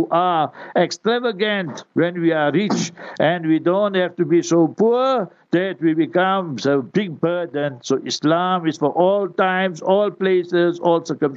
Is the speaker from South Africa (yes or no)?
yes; South Africa; I was a very young boy, Walter. I grew up in South Africa. I'm born in South Africa.